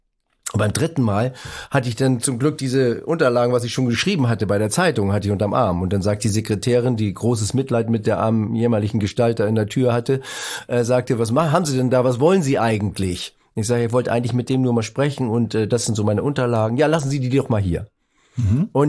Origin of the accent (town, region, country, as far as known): Northern Germany, Germany